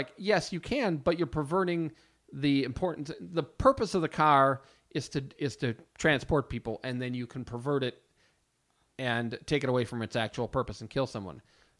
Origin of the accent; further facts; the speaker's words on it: Milwaukee, Wisconsin, United States; Luckily for me and my brother, we grew up in Milwaukee, which has an old German socialist background.